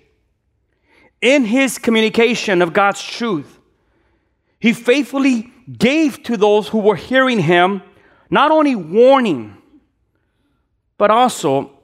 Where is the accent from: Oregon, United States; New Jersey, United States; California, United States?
California, United States; Los Angeles; I am from South L.A. In South L.A., we have a different language than you guys. We speak ghetto-ish.